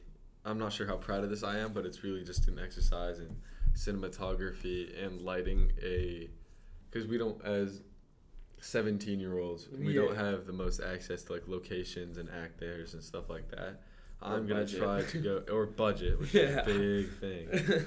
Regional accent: Tennessee, United States; I am from Tennessee.

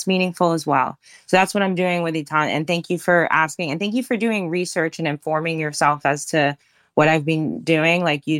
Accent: New York, United States; born there; I'm American. I was born in New York. I am the quintessential combination of New York things.

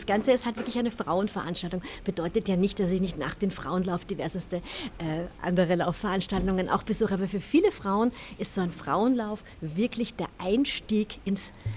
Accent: Vienna, Austria; Also als Wienerin würde ich ja zuerst gleich immer sagen, es heißt Laufalte oder Laufalter. Das wäre so das Wienerische.

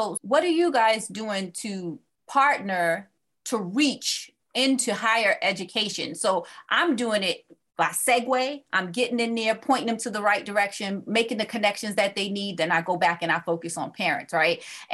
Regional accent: Baltimore, Maryland, United States; You know, I'm from Baltimore City.

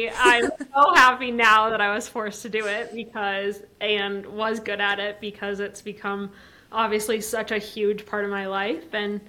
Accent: Minnesota, United States; I did look elsewhere other than my home state, kind of all over the US. And ultimately, I was like, I think representing where I'm from and staying close to home and just continuing to form my connections within Minnesota will be really fun.

